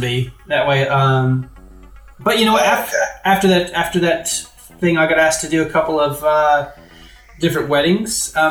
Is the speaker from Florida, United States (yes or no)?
no; Grass Valley, California, United States; So the story goes that it was my hometown county fair in Grass Valley, and my mom entered me into the contest, the talent contest, right?